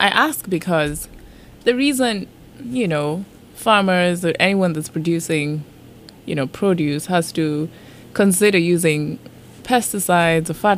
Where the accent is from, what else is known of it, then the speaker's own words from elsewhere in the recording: Nairobi, Kenya; I grew up in Nairobi.